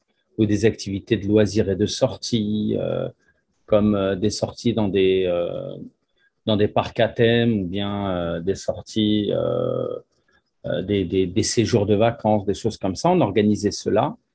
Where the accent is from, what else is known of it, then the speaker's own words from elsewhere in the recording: Paris, Île-de-France, France; Moi, je suis un natif de Paris. Je suis né dans une famille d'immigrés algériens qui sont arrivés dans les années 60 en France et à Paris directement.